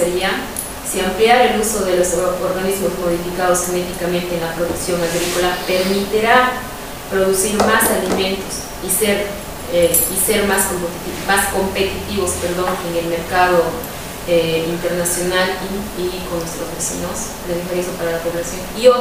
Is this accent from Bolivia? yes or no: yes; Bolivia; qué es como nosotros bolivianos, qué es lo que queremos